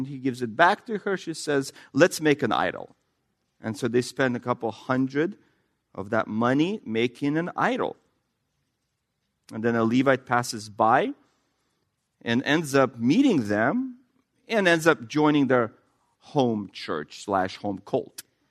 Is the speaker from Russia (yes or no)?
yes; Russia; accent: Russian; English is a second language; I don't have a lisp, but I have a Russian accent.